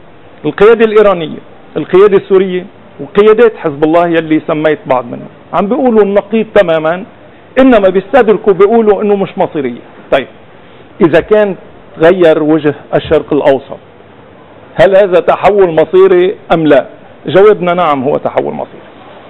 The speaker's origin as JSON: {"language": "Arabic", "country": "Lebanon", "said": "ما فينا نمشي فيها من بعد ما دفعنا اثمان باهظة كلبنانية"}